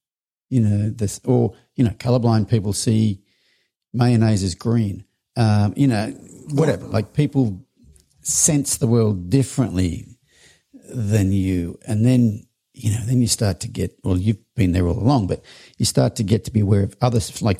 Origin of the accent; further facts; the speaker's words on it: Australia; I'm an Aussie.